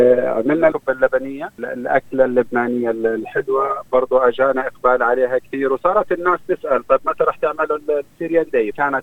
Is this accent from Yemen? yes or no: no; Kuwait; moved away as an adult; also born or lived in Amman, Jordan; now in Brisbane, Australia; أنا فلسطيني من مواليد الكويت، عشت في الكويت تقريبا طول عمري، درست الجامعة كانت في عمان الأردن. أنا بالكويت اشتغلت 12 سنة في هذا المجال. تقريبا من 3 سنوات قررنا نيجي بريسبن أستراليا،